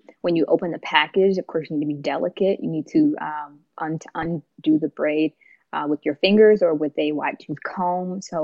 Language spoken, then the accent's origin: English; Missouri, United States; now in Los Angeles, United States; I'm from Missouri. So before I moved to LA, like, I didn't know anything about the school except that's where they filmed Love and Basketball.